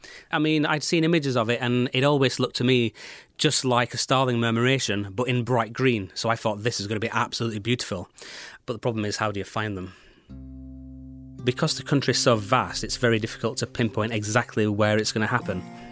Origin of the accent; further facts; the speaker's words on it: United Kingdom; Being a Brit, when I'm over there, it feels like I am in another world.